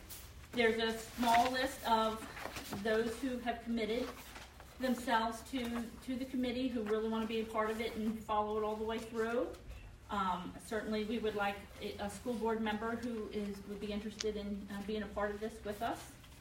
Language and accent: English; Delaware, United States; I was raised here in Delaware. I'm an 89 graduate from Dover High School.